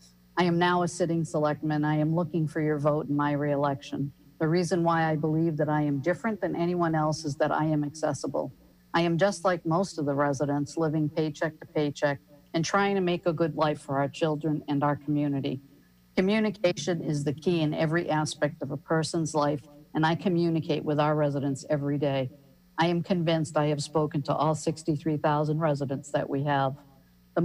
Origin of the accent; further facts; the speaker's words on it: Plymouth, Massachusetts, United States; I have called Plymouth my home for as long as I can remember. I grew up on Whitehorse Beach where my parents owned a small business called Costa's Market.